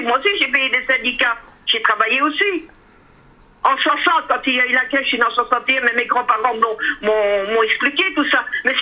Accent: Charleroi, Wallonia, Belgium; je suis wallonne, hein. Je suis carolo à 100%.

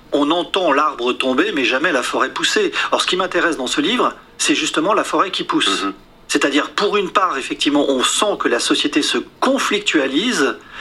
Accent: France; je suis français et que les Français sont champions du monde du temps passé à table.

